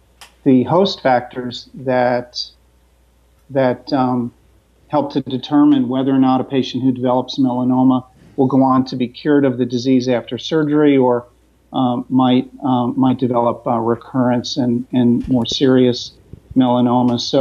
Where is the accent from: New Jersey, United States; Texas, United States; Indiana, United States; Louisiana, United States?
New Jersey, United States; also born or lived in California; So I grew up mostly in New Jersey.